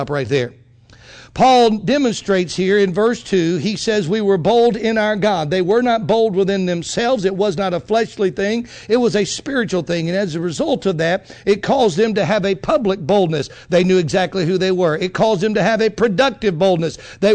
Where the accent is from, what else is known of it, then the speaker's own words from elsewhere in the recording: Mississippi, United States; moved away; When I moved to the Carolinas, man, I'm from Mississippi. All we know about in Mississippi is football, baseball, and basketball.